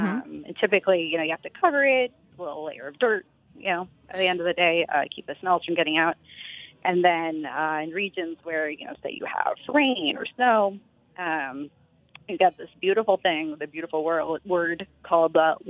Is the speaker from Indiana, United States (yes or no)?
no; Austin, Texas, United States; I grew up in Texas in Austin, and we have a landfill that I used to drive past